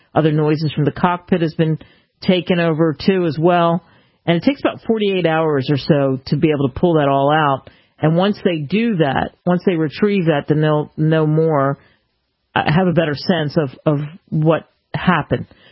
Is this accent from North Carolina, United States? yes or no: no; Philadelphia, Pennsylvania, United States; born or raised there